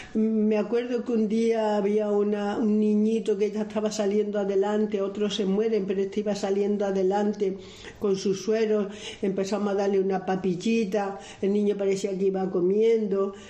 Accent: Córdoba, Andalusia, Spain; porque claro, yo soy de Córdoba

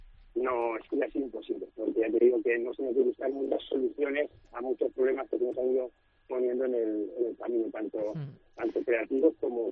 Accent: Aragon, Spain; También quieren hacer, como soy maño, quieren hacer también un estreno grande también en Zaragoza.

